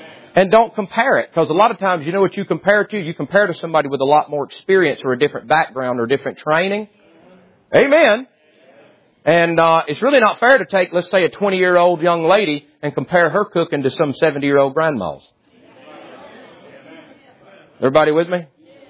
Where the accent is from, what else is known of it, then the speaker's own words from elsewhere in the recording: Deep South, United States; Now, I was raised in the Deep South. We know about spice racks in the Deep South.